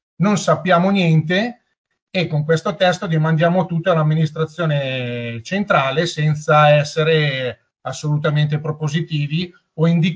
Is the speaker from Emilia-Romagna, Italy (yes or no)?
no; Milan, Lombardy, Italy; io ad esempio vengo dal quartiere di Alba Quarto Giaro